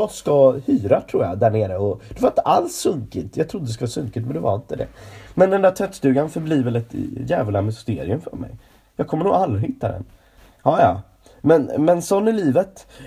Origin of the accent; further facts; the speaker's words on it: Stockholm County, Sweden; jag pratar göteborgska nu, jag är inte från Göteborg, jag är från Roslagen.